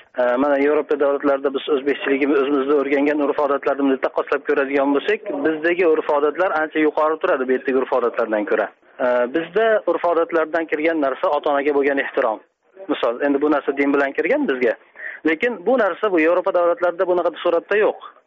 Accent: Andijan, Andijan Region, Uzbekistan; Andijondan.

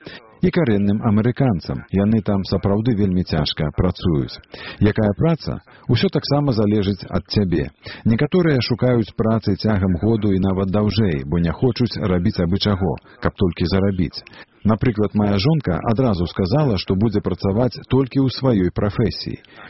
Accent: Poland; now in United States; І як поляк, і вже трохи як американець.

